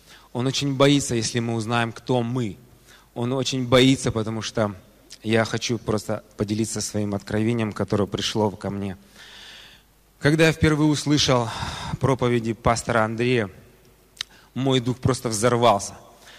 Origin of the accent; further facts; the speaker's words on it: Kazakhstan; я из Казахстана.